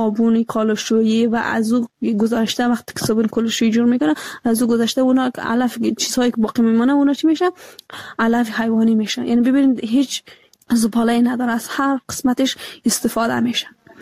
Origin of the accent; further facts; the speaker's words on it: Afghanistan; افغانستان ما همه ما افغان هستیم